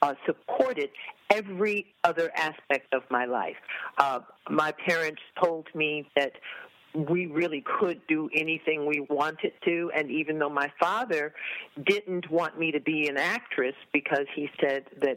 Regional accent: Evanston, Illinois, United States; I was born and reared in Evanston, Illinois, which is a little town right outside of Chicago

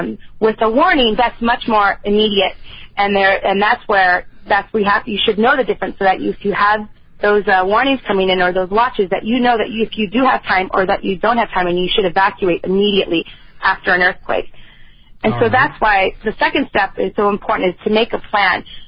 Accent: El Segundo, California, United States; I actually grew up in El Segundo in the South Bay area.

